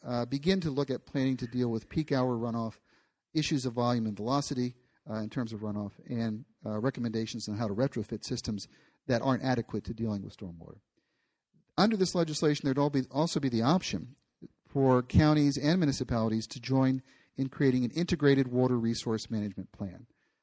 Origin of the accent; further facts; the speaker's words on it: Easton, United States; My hometown of Easton, 27% of the market assessed value of Easton is tax exempt.